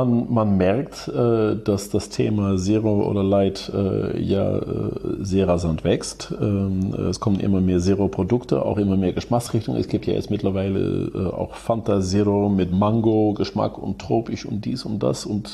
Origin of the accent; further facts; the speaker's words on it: Netherlands; German is a second language; als Niederländer